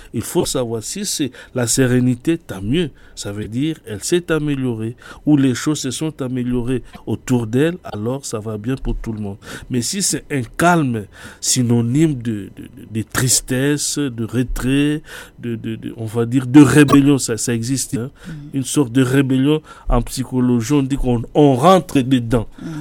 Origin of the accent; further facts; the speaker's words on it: Cameroon; comme on dit chez nous au Cameroun